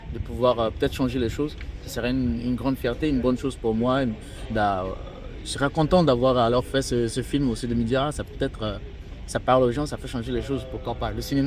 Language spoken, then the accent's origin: French; Central African Republic; Parce que moi, je viens d'un pays, la République centrafricaine, où je suis originaire du Congo